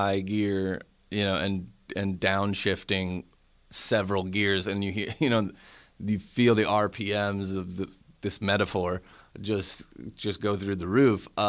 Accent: New Hampshire, United States; now in Brooklyn, United States; I grew up mostly in New Hampshire.

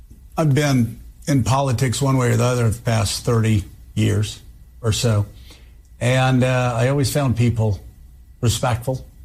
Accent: Pensacola, Florida, United States; also born or lived in Chamblee, Georgia / Meridian, Mississippi; I grew up in the Baptist church and you know, Chamblee, Georgia, in Meridian, Mississippi, mainly in Pensacola, Florida.

